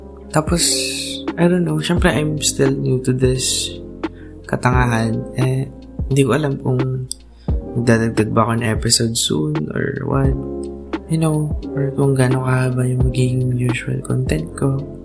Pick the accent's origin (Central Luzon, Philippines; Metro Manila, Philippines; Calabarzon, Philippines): Central Luzon, Philippines; Pero I grew up in a mainit na lugar. I'm from Nueva Ecija, and we all know na napakainit sa lugar na to.